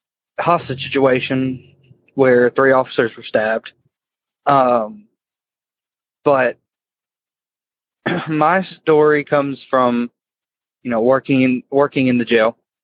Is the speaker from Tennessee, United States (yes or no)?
yes; Tennessee, United States; I am from Tennessee.